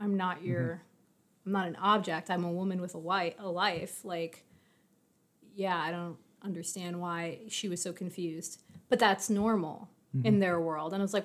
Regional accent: New York, United States; So, but I'm a New Yorker.

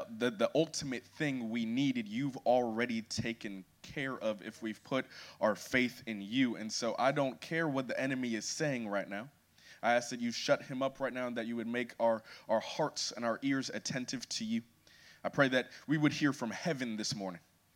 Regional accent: Atlanta, Georgia, United States; I am from Atlanta, Georgia, and I'm so excited to be here this weekend

